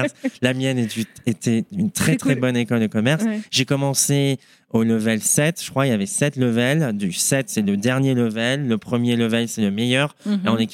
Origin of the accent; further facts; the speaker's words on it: Boulogne-Billancourt, Île-de-France, France; moi, je suis originaire de Paris, mm-hmm, plus précisément 92, Boulogne, mm-hmm, Sèvres, ici les Moulineaux